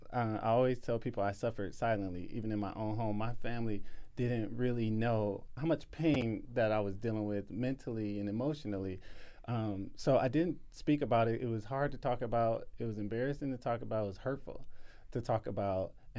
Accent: Milwaukee, Wisconsin, United States; I grew up in Milwaukee, Wisconsin, ironically in the Sherman Park area. I had a pretty good childhood

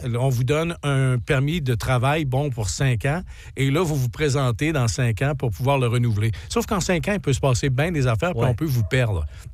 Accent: United States; je suis américain, je suis un américain, mais je peux pas leur prouver.

